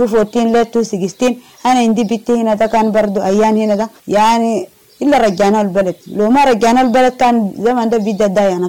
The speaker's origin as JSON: {"language": "Arabic", "region": "South Kordofan", "country": "Sudan", "lives_now": "Kakuma, Kenya", "said": "أنا جاي من جنوب قردفان منطقة أمشوران."}